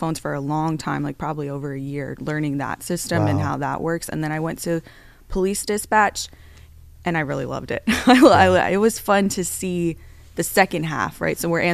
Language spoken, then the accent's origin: English; Mount Holly Springs, Pennsylvania, United States; also born or lived in Newark, New Jersey / Newville, Pennsylvania; I was born in Newark, New Jersey. I was raised in Mount Holly Springs, Pennsylvania. I actually used to live in Newville, Pennsylvania.